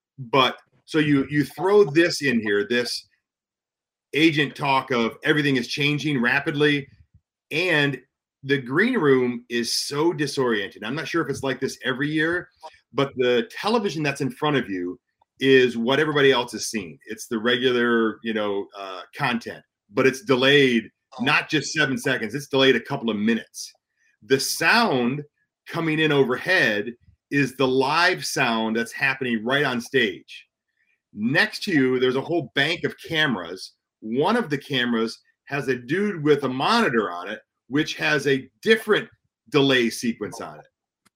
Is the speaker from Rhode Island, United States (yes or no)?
no; Houston, Texas, United States; But, you know, I'm from Houston, so it wasn't really that big of a deal.